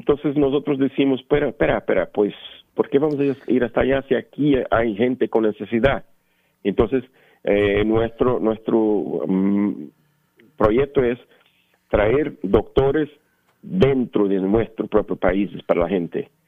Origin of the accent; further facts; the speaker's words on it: Brazil; yo por ejemplo soy brasileño